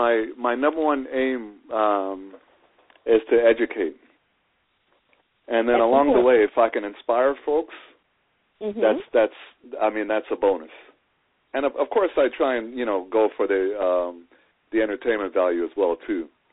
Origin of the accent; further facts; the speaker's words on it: Canada; also born or lived in St. Elizabeth, Jamaica; I was born on the south coast of Jamaica in St. Elizabeth, my folks trekked over to Canada when I was very young, and I had no choice, but I had to follow them